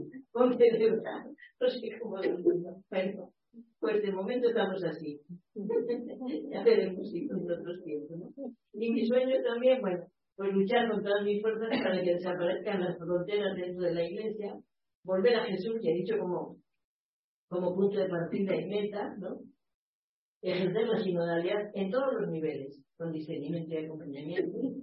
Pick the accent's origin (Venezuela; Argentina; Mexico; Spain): Spain; Castile; Yo soy de Castilla, hay muchos pueblos que no tienen sacerdotes